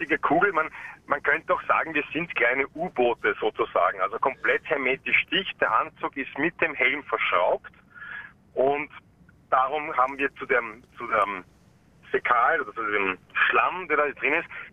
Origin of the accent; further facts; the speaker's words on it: Vienna, Austria; Ich bin Wiener, ja, ich bin Österreicher.